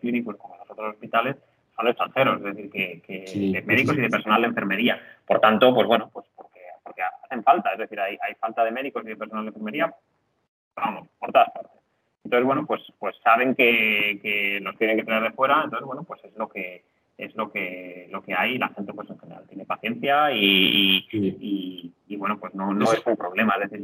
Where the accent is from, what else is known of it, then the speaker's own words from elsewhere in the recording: Spain; que como españoles, pues la convalidación de los títulos es directa, sí.